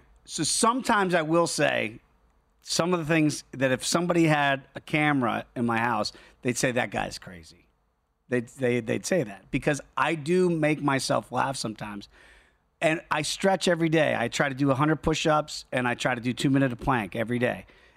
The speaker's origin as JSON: {"language": "English", "town": "Virginia Beach", "region": "Virginia", "country": "United States", "tie": "born or raised there", "said": "So that's kind of the environment I grew up in Virginia Beach, going to gyms as I was tiny."}